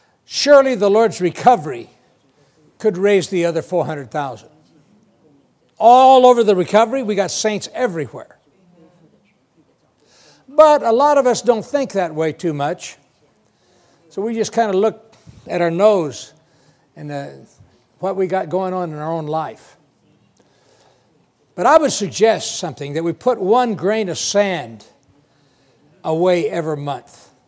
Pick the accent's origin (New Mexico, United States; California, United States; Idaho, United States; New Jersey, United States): New Mexico, United States; I grew up in New Mexico, and it's kind of deserty there.